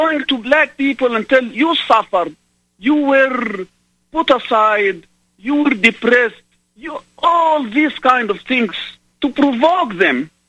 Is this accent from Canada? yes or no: no; Egypt; English is a second language; now in United States; I am originally from Egypt. From the Coptic minority in Egypt, which are the Christians of Egypt.